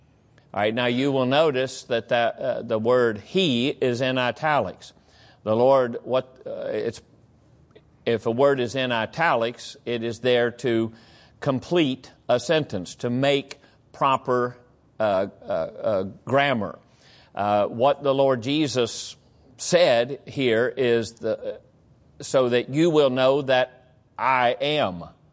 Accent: West Virginia, United States; I grew up down in West Virginia, and my grandfather always had beehives and always had fresh honey.

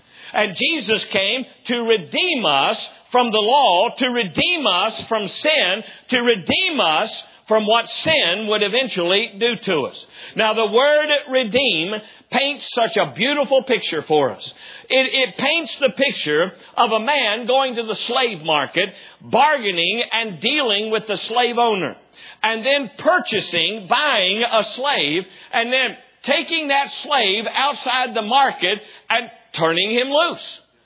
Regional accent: Charleston, West Virginia, United States; looked up the Charleston Gazette, which is the newspaper down in my hometown.

